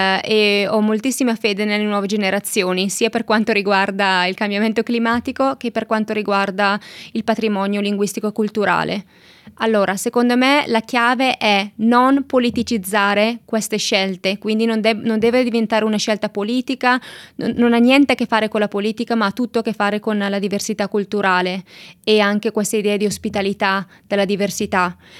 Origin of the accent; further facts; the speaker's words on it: Lombardy, Italy; accent: Valsabbino; il mio dialetto in particolare è il dialetto valsabino, perché Brescia, la provincia di Brescia è molto molto grande